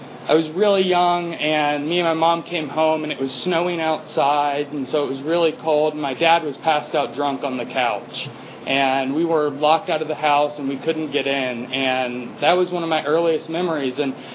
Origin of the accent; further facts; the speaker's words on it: Atlanta, Georgia, United States; I'm from Atlanta. I grew up here. And I actually used to live up in this area for a little while and used to attend meetings here.